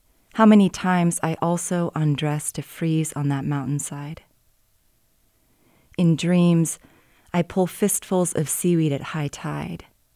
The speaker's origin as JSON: {"language": "English", "region": "Alaska", "country": "United States", "tie": "born or raised there", "said": "growing up in Southeast Alaska, naming was brought early to me."}